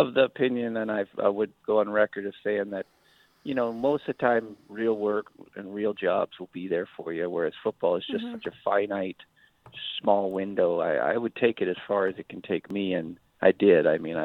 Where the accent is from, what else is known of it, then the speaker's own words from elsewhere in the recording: Montana, United States; And I'm from Montana